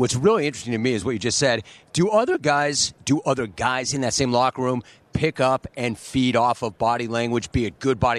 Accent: Los Angeles, California, United States; I grew up in Los Angeles. Strangely enough, diehard Laker fan, diehard Dodger fan.

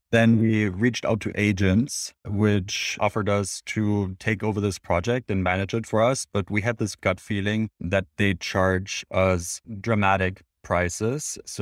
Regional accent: Germany; now in United States; We both grew up in Europe. I'm originally from Germany, so is Chris.

